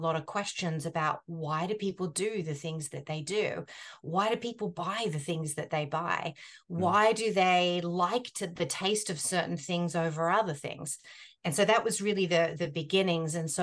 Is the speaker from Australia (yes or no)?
yes; Australia; accent: Australian; But I began my journey in Australia. And so that's where the accent is from.